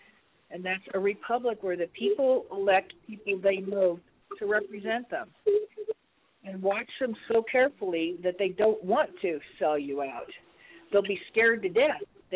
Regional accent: United States; I'm an American. I believe in freedom.

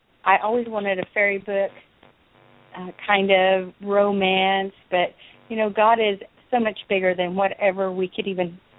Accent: Springfield, Colorado, United States; now in Grove, United States; And I came from Springfield, Colorado, which is a little bitty tiny town in Colorado.

